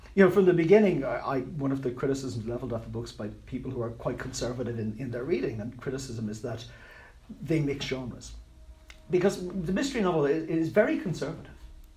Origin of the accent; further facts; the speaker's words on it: Ireland; one of the reasons why I set my books in the United States was that I didn't want to be regarded as an Irish writer.